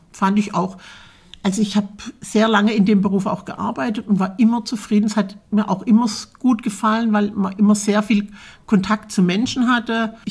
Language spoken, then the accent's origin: German; Krautheim, Baden-Württemberg, Germany; Ich bin in Krautheim zur Schule gegangen.